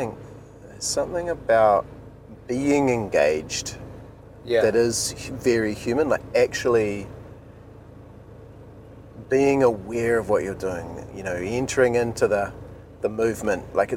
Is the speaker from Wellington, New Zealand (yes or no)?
no; Raglan, Waikato, New Zealand; And there's certainly hills from where I grew up in Raglan where you're driving tight corners and pushing hard